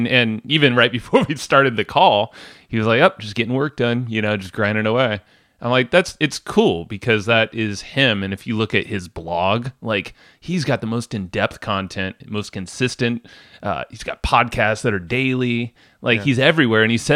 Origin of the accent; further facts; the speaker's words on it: San Diego, California, United States; I grew up in San Diego.